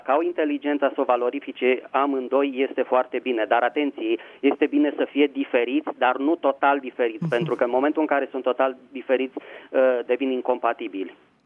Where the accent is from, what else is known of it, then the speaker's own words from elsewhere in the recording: Bucharest, Romania; din București.